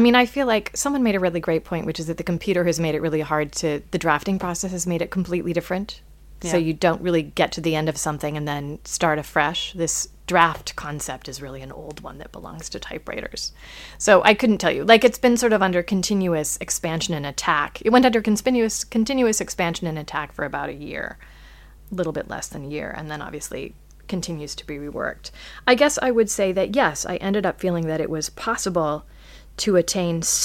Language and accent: English; United States; Yes, in that, I'm afraid, as an American.